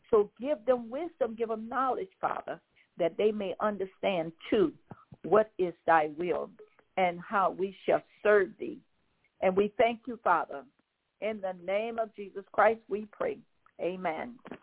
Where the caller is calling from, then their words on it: Baton Rouge, Louisiana, United States; brothers and sisters … I'm calling from Baton Rouge, Louisiana.